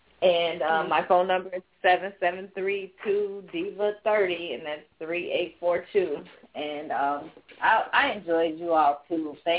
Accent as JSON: {"language": "English", "town": "Chicago", "region": "Illinois", "country": "United States", "tie": "born or raised there", "said": "Chicago. I've been here all of my life."}